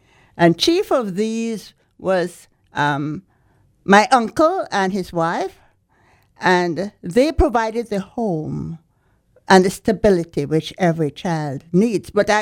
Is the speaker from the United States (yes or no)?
no; Jamaica; born there; Yes, I was born in Jamaica in the 1940s because my story spans the period 1940s to the 1980s.